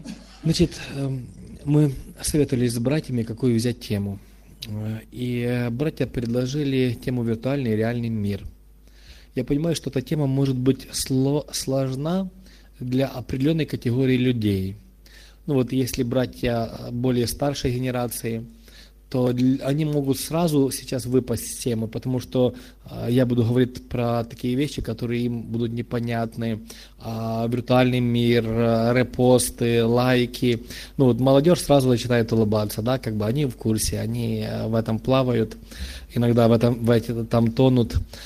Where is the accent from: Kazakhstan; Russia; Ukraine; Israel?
Ukraine; Я с Украины. Это ближе к Западной Украине, Киевское объединение.